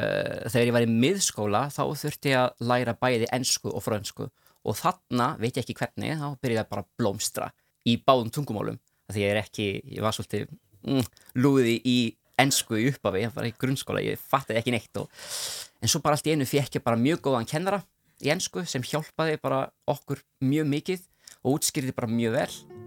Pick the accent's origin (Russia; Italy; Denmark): Italy; Sicily; Icelandic is a second language; ég fættist og ólst upp á Sikiley. Foreldra mínir eru bara 100% hérna Sikileyingar.